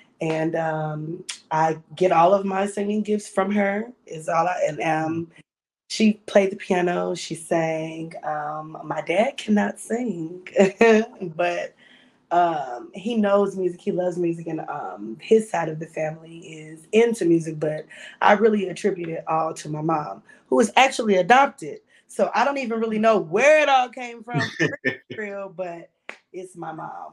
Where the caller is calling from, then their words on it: St. Louis, Missouri, United States; I'm at home in St. Louis, Missouri.